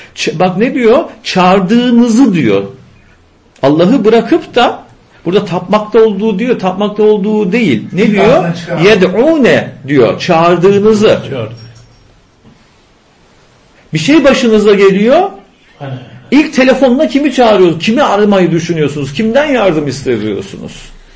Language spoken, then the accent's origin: Turkish; Aegean Region, Turkey; Mesela biz Ege'liyiz. Ege'de bir ifade var.